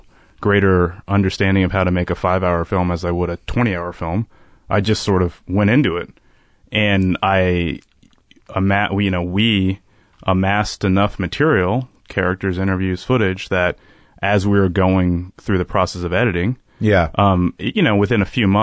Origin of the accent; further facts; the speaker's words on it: Washington, District of Columbia, United States; I grew up in Washington, D.C.